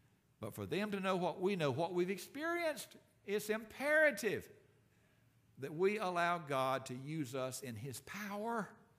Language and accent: English; Philadelphia, Pennsylvania, United States; born there; As some of you know, I was born in Philadelphia, foreign land.